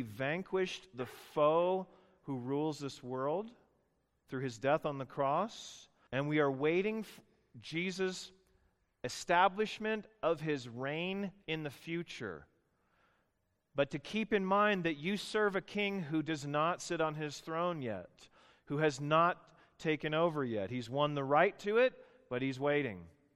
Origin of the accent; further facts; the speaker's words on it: Canada; now in United States; And I, being the Canadian, my English was better. Still didn't speak total U.S. English at that point.